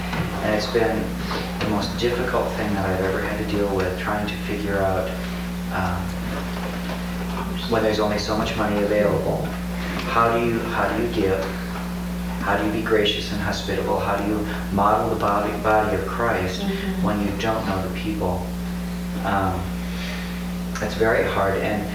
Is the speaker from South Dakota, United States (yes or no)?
yes; South Dakota, United States; Having lived on the I-5 corridor and working in a church on the corridor, I came from South Dakota originally